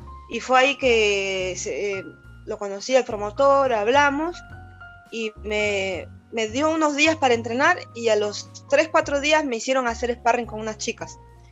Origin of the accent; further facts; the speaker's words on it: Peru; moved away; qué mejor motivo de ir a pasar Navidad y quedarme unos 2-3 meses en mi país, conocer mi tierra. Y fue así que a los 22 años, por primera vez conozco mi país.